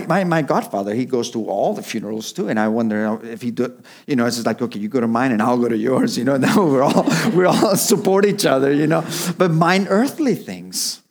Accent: Capdepera, Balearic Islands, Spain; When I grew up in Capdepera, it was custom that if the bells would go off and they would ring and someone died.

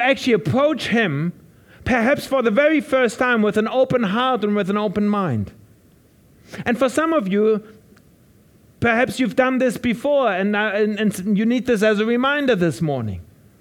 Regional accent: Germany; Now, I come from Germany, and in Germany, we used to have some religion. But it's very atheistic at the moment, and I can say that. I'm German.

